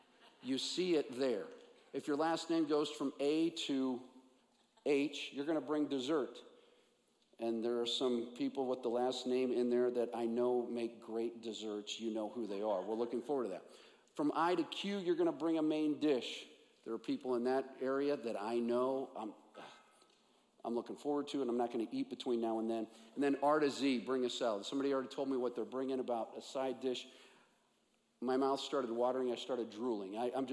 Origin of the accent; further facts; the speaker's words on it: Kansas City, Missouri, United States; Growing up in the Midwest, in Kansas City, we'd have block parties.